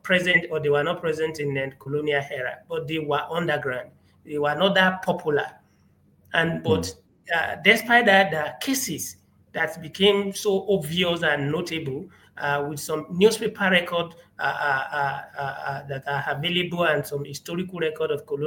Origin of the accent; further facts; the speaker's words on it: Nigeria; all these are part of how we were raised in Nigeria.